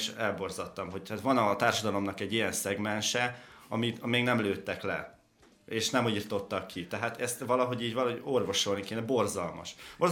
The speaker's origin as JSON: {"language": "Hungarian", "town": "Biatorbágy", "region": "Pest", "country": "Hungary", "tie": "born or raised there", "said": "Szülőfalunk, hiszen igen, én is Biatorbágyról jövök."}